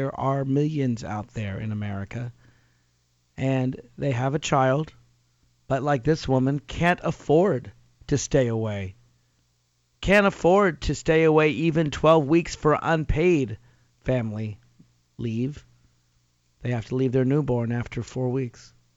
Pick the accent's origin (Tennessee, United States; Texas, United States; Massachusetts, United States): Tennessee, United States; people in my home state of Tennessee, people in Kentucky or Alabama or Mississippi